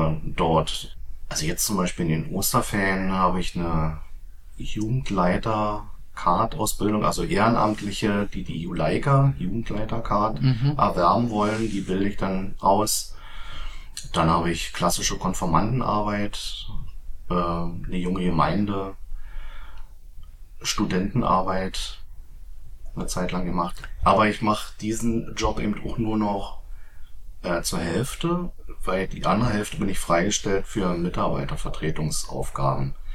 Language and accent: German; Dahlewitz, Brandenburg, Germany; also born or lived in Zossen / Bernburg; Also ich bin ja in Dahlewitz groß geworden, in Zossen geboren.